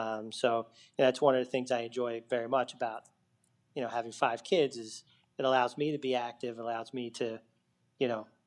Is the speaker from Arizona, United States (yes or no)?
no; Washington Township, New Jersey, United States; I'm originally from Washington Township, New Jersey, which is South Jersey, okay. 20 minutes outside of Philadelphia.